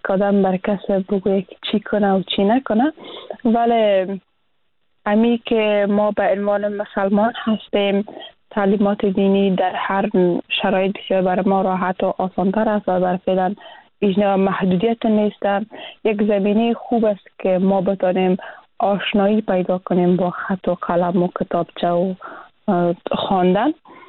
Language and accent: Persian; Afghanistan; moved away; ما پس از این که از افغانستان بر آمدم